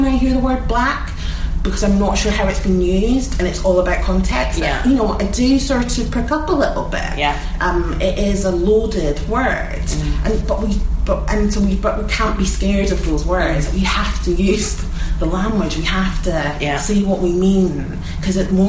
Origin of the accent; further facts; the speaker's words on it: Edinburgh, Scotland, United Kingdom; So where are you from? I'm from Edinburgh.